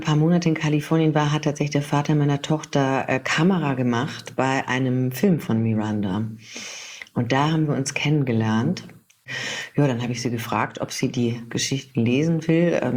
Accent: Munich, Bavaria, Germany; now in Berlin, Germany; Ich wohne aber schon fast so lange in Berlin, wie ich jemals in München gelebt habe. Seit 2000 wohne ich in Berlin.

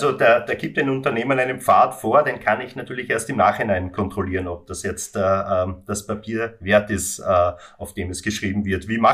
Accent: Austria; Das freut uns als Österreicher hier sehr.

